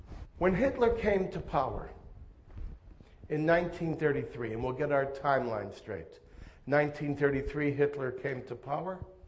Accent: United States; born there; I was born in the United States. Named for a whiskey billboard in Boston Harbor.

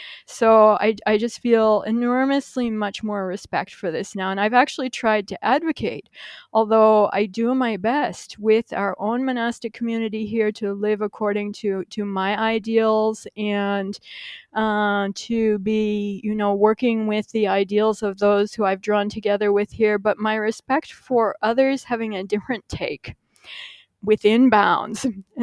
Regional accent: United States; then me as an American, why not?

